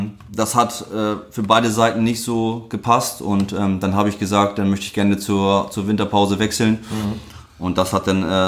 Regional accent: Schneverdingen, Lower Saxony, Germany; also born or lived in Soltau / Neuenkirchen; Geboren in Soltau. Aufgewachsen die ersten Jahre, als ich noch ganz klein war, in Neuenkirchen. Und dann haben meine Eltern 10 Kilometer weiter ein Haus gekauft in Schneewarding. In der Lüneburger Heide, genau.

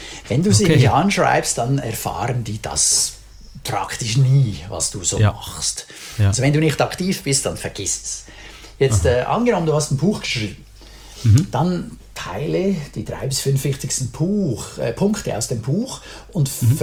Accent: Lucerne, Switzerland; Ich bin ja ursprünglich aus Luzern.

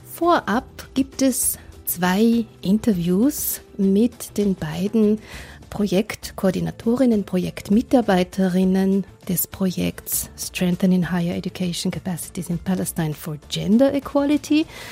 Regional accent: Czechia; Mein Herkunftsland Tschechien hat CEDAW 93 unterzeichnet.

